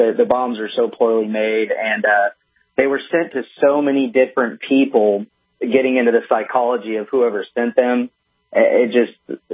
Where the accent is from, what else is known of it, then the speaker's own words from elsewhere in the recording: Missouri, United States; You see, I'm from Missouri.